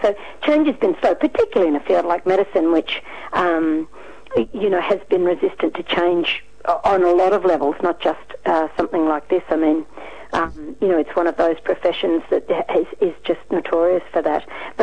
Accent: Australia; And I can say very proudly as an Australian that while our soldiers may have been court-martialed for cowardice or desertion

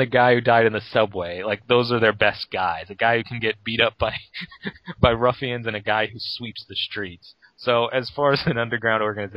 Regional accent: Laos; I'm from Laos.

